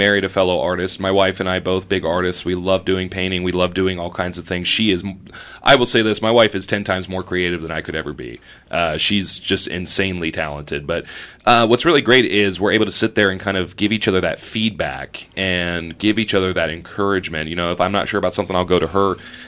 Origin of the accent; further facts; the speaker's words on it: Emporia, Kansas, United States; as a proud Emporian, never thought I'd get to have my artwork on display in my hometown.